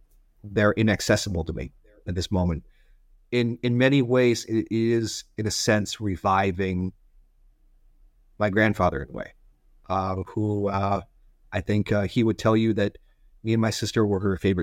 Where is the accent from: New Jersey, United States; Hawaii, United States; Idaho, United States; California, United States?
California, United States; Irvine; I live in Irvine. I grew up in Irvine. Irvine is, it is very Asian these days